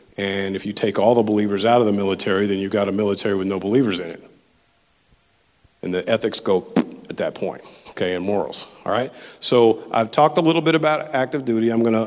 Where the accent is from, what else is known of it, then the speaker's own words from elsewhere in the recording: Memphis, Tennessee, United States; for me, my first duty station, I'm from Memphis, Tennessee, I joined, and I was sent to Fort Carson, Colorado in 2004.